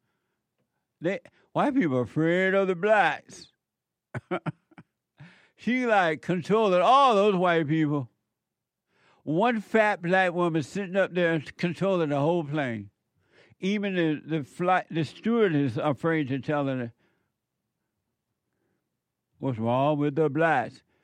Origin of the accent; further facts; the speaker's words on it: Alabama, United States; When I was growing up in Alabama, white people and black people didn't live together, but they got along better.